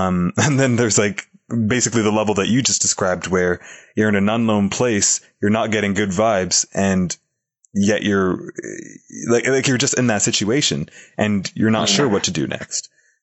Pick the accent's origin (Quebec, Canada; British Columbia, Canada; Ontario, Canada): Ontario, Canada; Toronto; it had a vibe very, very similar to my hometown of Toronto, Canada.